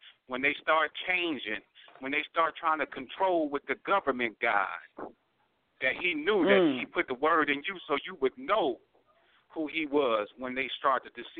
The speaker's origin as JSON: {"language": "English", "town": "Los Angeles", "region": "California", "country": "United States", "lives_now": "San Diego, United States", "said": "I'm out here in California. I'm originally from Los Angeles out here in San Diego right now."}